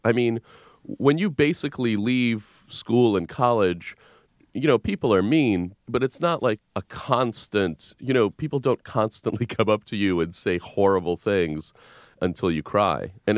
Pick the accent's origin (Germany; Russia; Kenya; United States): Russia; moved away; my thing was that I was an immigrant from Russia and it was the Cold War.